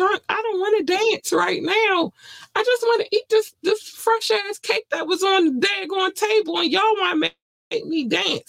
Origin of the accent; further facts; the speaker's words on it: Baltimore, Maryland, United States; because I grew up in Baltimore City. So we were playing on concrete, fire escapes.